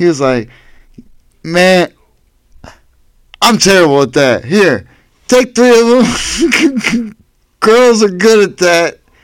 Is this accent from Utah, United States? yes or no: no; Erie, Pennsylvania, United States; accent: Erie; I know I'm from Erie.